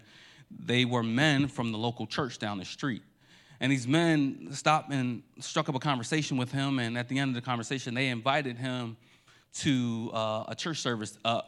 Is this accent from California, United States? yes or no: no; New Jersey, United States; I'm from Jersey. We say Baltimore.